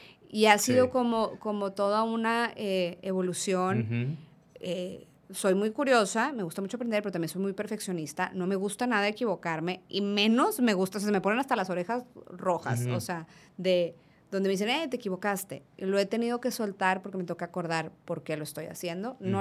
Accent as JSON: {"language": "Spanish", "country": "Mexico", "said": "pues somos mexicanos y esto es nuestro"}